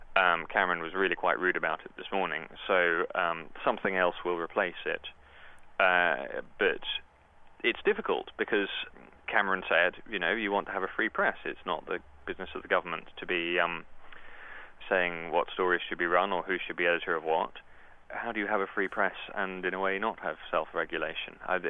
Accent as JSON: {"language": "English", "country": "United Kingdom", "said": "I'm a British journalist who works at an American news organization"}